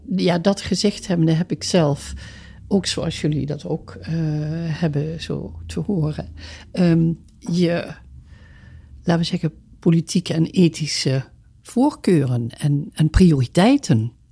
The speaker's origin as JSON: {"language": "Dutch", "country": "Netherlands", "tie": "born or raised there", "accent": "soft G", "first_language": "dialect", "said": "Ik ben oorspronkelijk in Zuid-Nederland geboren. Ben opgevoed met een zachte G. Ik ben ook tweetalig opgevoed, dialect sprekend, later Nederlands. Ik ben een enorme dialect fan nog steeds. Ik heb nooit mijn zachte G weggemoffeld."}